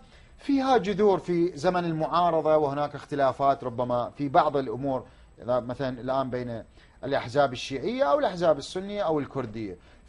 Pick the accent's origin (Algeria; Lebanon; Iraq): Iraq; نعم هناك مشكلة عندنا في العراق هو التفرقة